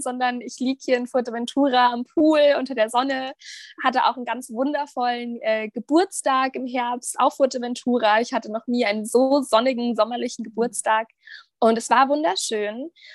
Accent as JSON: {"language": "German", "town": "Munich", "region": "Bavaria", "country": "Germany", "tie": "born or raised there", "said": "München ist meine Heimat. Ich liebe München. Ich fühle mich super wohl dort."}